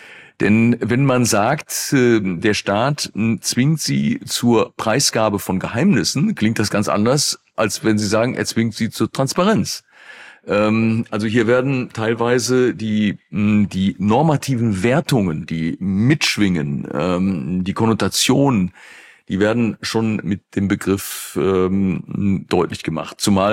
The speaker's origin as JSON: {"language": "German", "region": "North Rhine-Westphalia", "country": "Germany", "said": "als Rheinländer"}